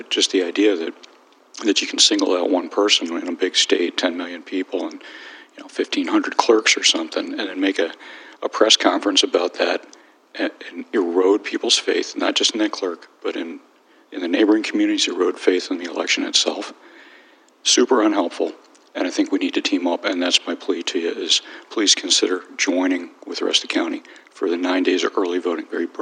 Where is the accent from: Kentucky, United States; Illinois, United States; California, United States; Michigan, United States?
Michigan, United States; Ann Arbor; I'm from Ann Arbor.